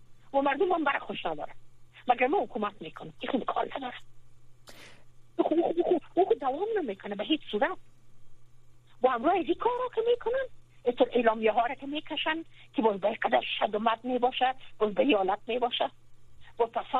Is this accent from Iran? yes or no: no; Afghanistan; زیر هر نام، هر قومیت، هر مذهب، هر چیزی که باشه ما افغان هستیم.